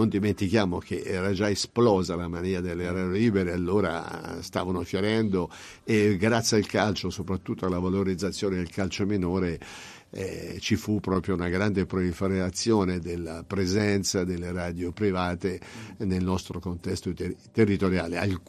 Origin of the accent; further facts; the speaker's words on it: Monterchi, Tuscany, Italy; Io sono di Monterchi